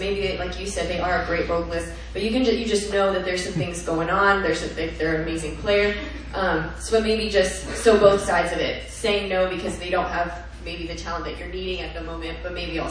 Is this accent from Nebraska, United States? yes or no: yes; Lincoln, Nebraska, United States; from Nebraska, from Lincoln, Nebraska.